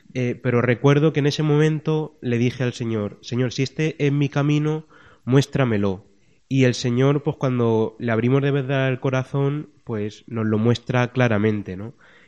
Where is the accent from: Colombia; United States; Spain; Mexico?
Spain; Portillo de Toledo, Castilla-La Mancha; Soy de un pueblecito que se llama Portillo de Toledo